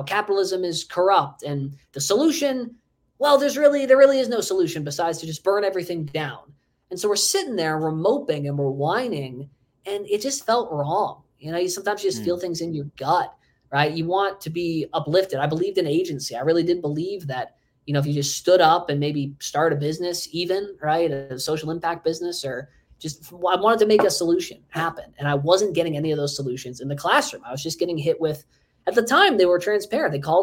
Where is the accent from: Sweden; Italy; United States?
United States; New Hampshire; now in Austin, United States; when I moved down there, I used to say, oh, I'm from the Texas of the North, New Hampshire, thinking people would find it kind of cute, kind of funny.